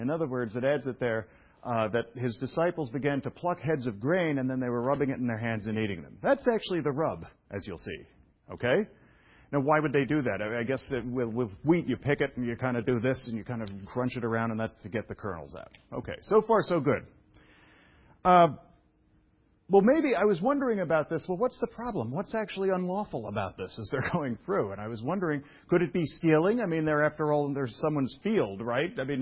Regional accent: Brooklyn, New York, United States; I admit it, I'm from Brooklyn.

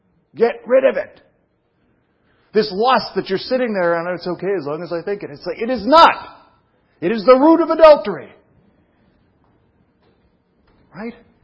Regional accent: Brooklyn, New York, United States; I was a kid and I was raised in Brooklyn

